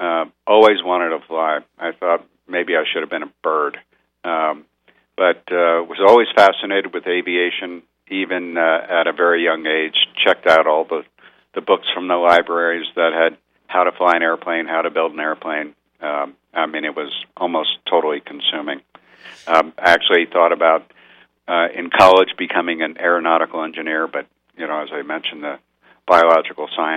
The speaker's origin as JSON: {"language": "English", "region": "New Jersey", "country": "United States", "tie": "born or raised there", "said": "Yeah, interesting, because I was born and raised in New Jersey, of all places, and they have a driving age of 17."}